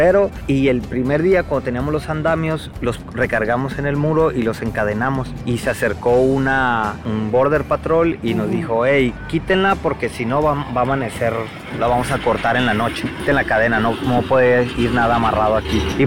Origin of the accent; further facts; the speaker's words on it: Mexico; lo estamos agarrando como buenos latinos y buenos mexicanos